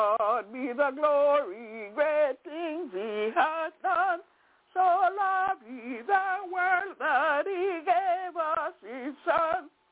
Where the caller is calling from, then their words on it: Albany, New York, United States; I'm calling from Albany in New York